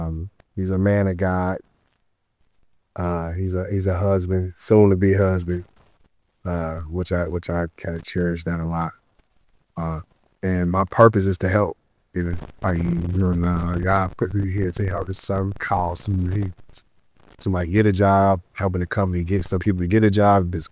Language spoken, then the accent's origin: English; Detroit, Michigan, United States; No, I grew up in a project. So, it was very rough, Section 8, or they call it Section 8 now.